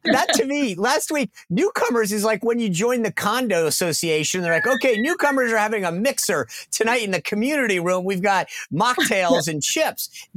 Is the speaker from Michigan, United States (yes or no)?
no; Rhode Island, United States; I mean, I'm from Rhode Island. We have like barely 1 million people.